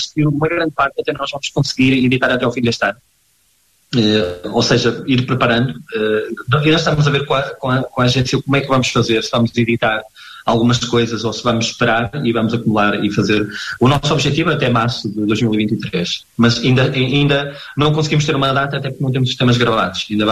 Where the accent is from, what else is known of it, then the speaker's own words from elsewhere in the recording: Portugal; porque somos portugueses